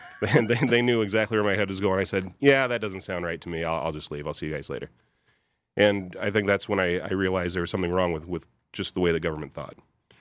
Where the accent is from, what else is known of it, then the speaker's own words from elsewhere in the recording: Omaha, Nebraska, United States; Yeah, I hail from Omaha, Nebraska. I'm a Cornhusker.